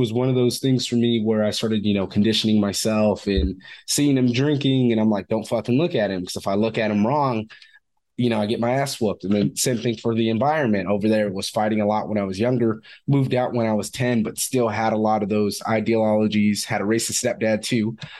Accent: Fresno, California, United States; So a little about me. I'm from Fresno, California, originally. Not really much is going on there.

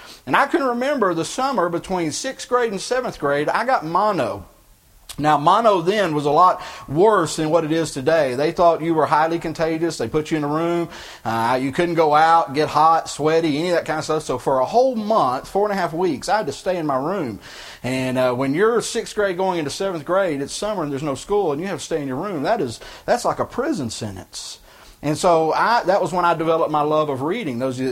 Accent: Texas, United States; or I grew up in Texas, there were days it was too hot to go out and play

